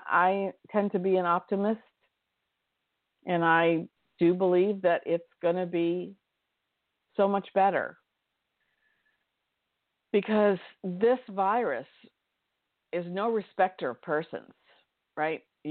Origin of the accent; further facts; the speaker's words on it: Maine, United States; I grew up in Maine, the great state of Maine. I'm very proud to be from the great state of Maine.